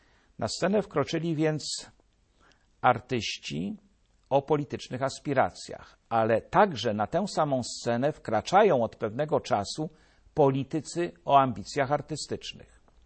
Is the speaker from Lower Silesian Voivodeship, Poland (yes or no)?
yes; Jelenia Góra, Lower Silesian Voivodeship, Poland; Prezydent mojego rodzinnego miasta, Jeleniej Góry